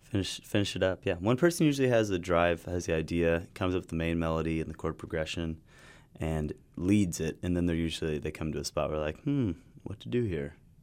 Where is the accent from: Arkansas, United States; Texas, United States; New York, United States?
Arkansas, United States; Conway; Yeah, we both grew up in Arkansas, and in my hometown of Conway, Arkansas, we had a pipeline burst about 10 miles from my house in Mayflower